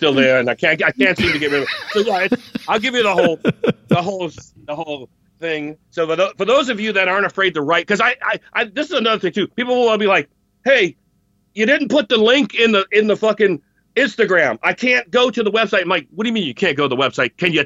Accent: United States; you just sound like a stupid American trying to do a British accent, and you're totally fucking it up.

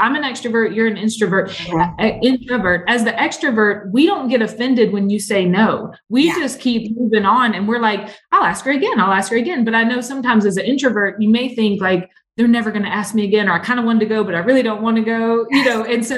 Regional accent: the South, United States; And I am from the South, so I get to watch the sugar.

